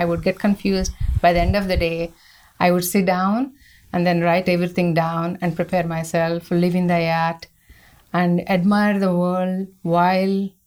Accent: India; I grew up in India. I don't know anything.

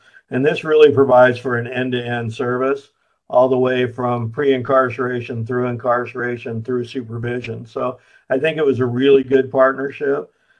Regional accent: Enumclaw, Washington, United States; I grew up in a small town outside of Seattle, Washington, called Enumclaw.

